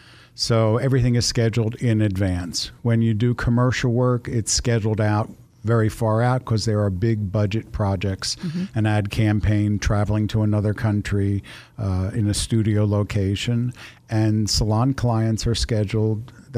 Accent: Pennsylvania, United States; also born or lived in Los Angeles; I grew up in Philadelphia's Main Line.

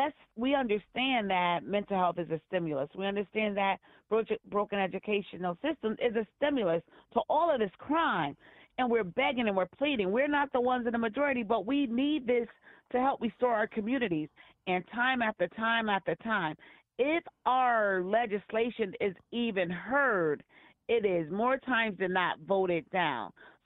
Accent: Connecticut, United States; I remember growing up in the projects, I'm from Connecticut, so I will say

